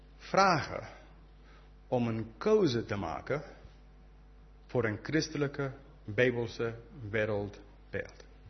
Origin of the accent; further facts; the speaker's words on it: United Kingdom; Dutch is a second language; ik ben Brits op dit moment. Ik ben een Europeaan op dit moment. Maar na 19 maart alleen een Brit.